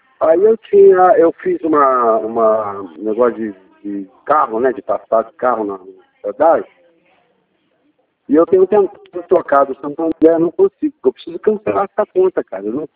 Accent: Cachoeiras de Macacu, Rio de Janeiro, Brazil; eu sou de Caxias do Macacu

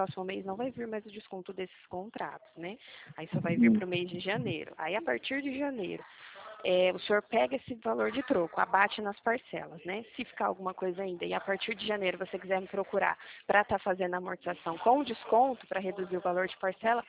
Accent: Presidente Prudente, São Paulo, Brazil; eu sou de Presidente Prudente, aqui no interior de São Paulo, né? Bem próximo.

